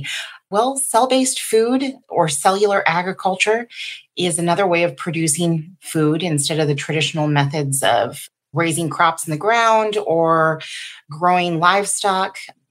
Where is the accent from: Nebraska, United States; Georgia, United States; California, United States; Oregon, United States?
California, United States; Sacramento; I am calling in from Sacramento, California, and yeah, that's where I come from.